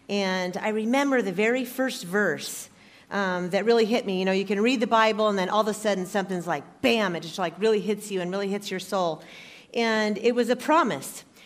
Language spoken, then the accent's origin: English; Nebraska, United States; And I grew up in Nebraska. I don't know if you guys have ever heard of Nebraska, but it's in the Midwest. And I grew up on a farm